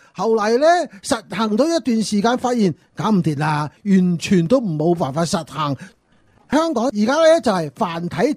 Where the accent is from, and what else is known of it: China